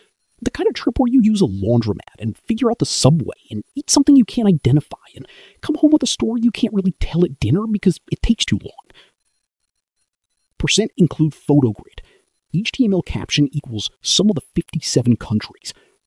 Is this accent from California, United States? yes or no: yes; San Diego, California, United States; San Diego. Specifically, I grew up in San Diego. I ran my marketing agency there starting in 2010.